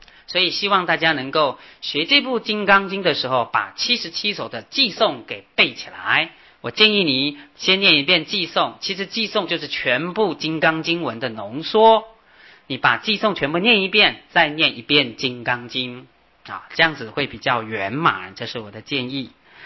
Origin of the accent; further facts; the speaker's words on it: China; 我们中国人比较喜欢读经